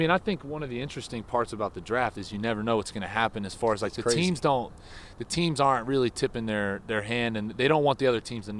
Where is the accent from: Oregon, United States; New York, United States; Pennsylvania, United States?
Pennsylvania, United States; So, no, the cold weather doesn't scare me. Growing up in Pennsylvania